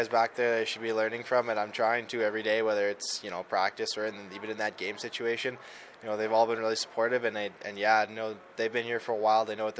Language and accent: English; Winnipeg, Manitoba, Canada; Well, yeah, I'm from Winnipeg, so I have to have some Jets.